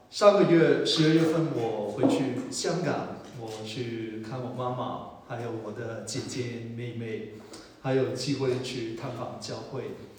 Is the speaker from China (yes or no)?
yes; China; 他没有好像我们中国人抓得很紧啊，不放手